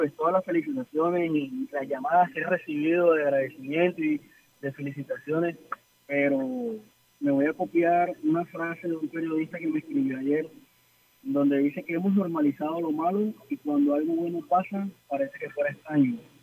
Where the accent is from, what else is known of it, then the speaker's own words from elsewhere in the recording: Colombia; vuelvo a trabajar y a descansar en la noche como cualquier colombiano